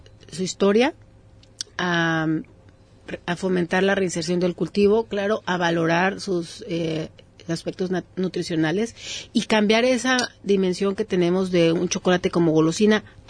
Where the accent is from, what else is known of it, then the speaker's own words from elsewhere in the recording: Mexico; como mexicanos